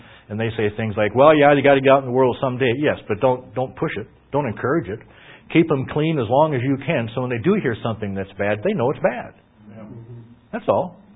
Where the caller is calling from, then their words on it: Ohio, United States; And I'm calling from Ohio, so I don't have near enough time to get a hold of your dad to go pick you up, okay?